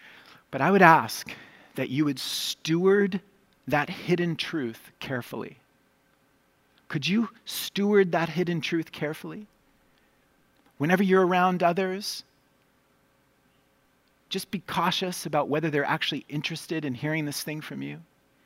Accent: Colombia; my years growing up in Colombia around the poor

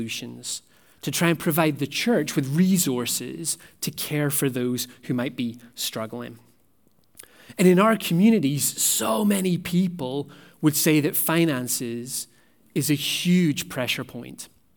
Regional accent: Northern Ireland, United Kingdom; now in Canada; As some of you will already have gathered, my accent is not from Ontario. I actually grew up in the north of Ireland.

